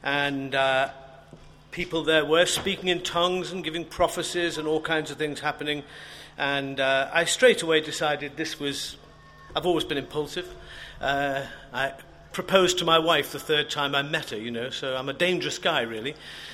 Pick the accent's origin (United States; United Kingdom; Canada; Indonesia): United Kingdom; Liverpool, North West England; I grew up in Liverpool, which you might be able to tell occasionally from the way I speak. And I grew up in a Brethren assembly